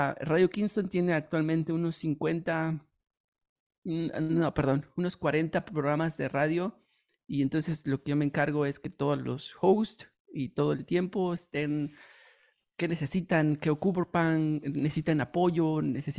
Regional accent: Oaxaca, Mexico; moved away as an adult; now in United States; Soy originario de México, de la ciudad de Oaxaca, México. Tengo solamente 8 años y medio viviendo en los Estados Unidos. Vine aquí por cuestiones de estudiar. Vine a estudiar y me quedé por ya 8 años y medio.

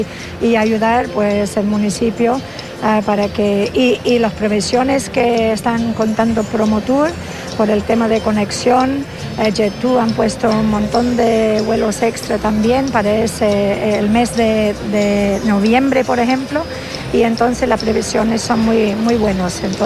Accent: Scotland, United Kingdom; Aquí estoy, vale, en mi país, la parte sur, porque como ustedes lo saben, soy escocesa

